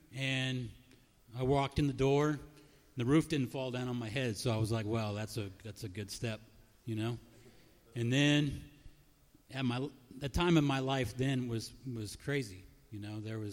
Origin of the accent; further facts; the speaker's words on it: Raytown, Missouri, United States; moved away; also born or lived in New Jersey; Well, I was raised in Raytown. My mom got remarried. We moved to New Jersey.